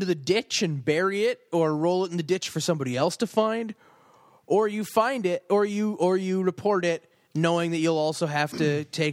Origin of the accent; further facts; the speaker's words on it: Manitoba, Canada; We're from Manitoba. We've been driving through, provincial parks and stuff before.